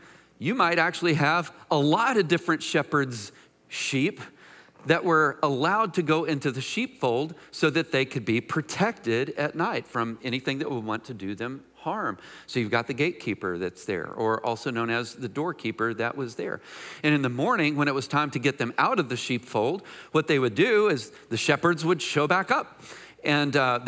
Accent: Mineola, Texas, United States; You know, I grew up in Mineola, Texas. There's farmland and farmers.

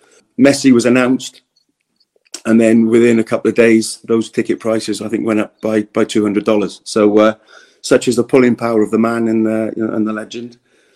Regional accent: Wales, United Kingdom; being a Welshman

